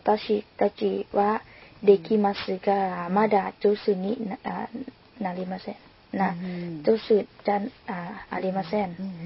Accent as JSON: {"language": "Japanese", "country": "Laos", "second_language": "Japanese", "lives_now": "Japan", "said": "ラオスから参りました。"}